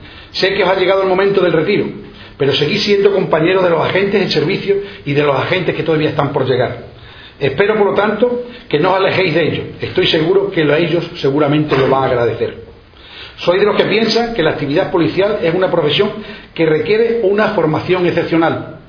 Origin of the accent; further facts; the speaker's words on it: Extremadura, Spain; Como extremeño de a pie, más que como delegado del Gobierno, os puedo decir, sin miedo a equivocarme, que habéis hecho un gran trabajo en favor de Extremadura.